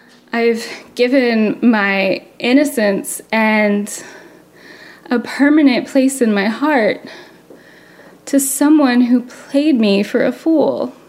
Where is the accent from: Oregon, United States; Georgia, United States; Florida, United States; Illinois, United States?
Florida, United States; now in Paris, France; no one here cares if I'm from Florida or if I go to church or if my dad's a preacher